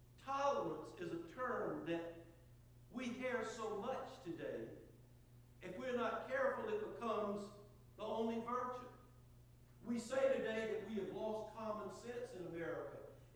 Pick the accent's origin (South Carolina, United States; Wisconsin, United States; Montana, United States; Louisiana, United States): South Carolina, United States; No, I'm from Low Country, South Carolina. And growing up in Low Country, South Carolina, we used to go to, not that regularly, but we would go to some of the beaches on Edisto Island